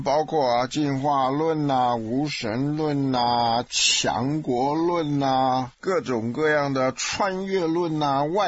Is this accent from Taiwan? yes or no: yes; Taiwan; 这是我们小时候在台湾受的教育最重要的事情